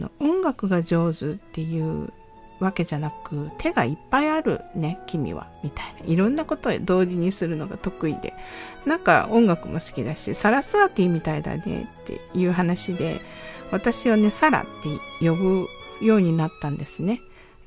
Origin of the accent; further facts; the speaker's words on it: Osaka, Japan; 日本に定住しようっていうことで、大阪に住所を定住でね、大阪に住み始めてですね、そこで育ちました。ですから私の第二言語は、大阪弁ですね。第一言語は仕事柄標準語で話そうと努力してますけども、普段は関西の言葉で話します。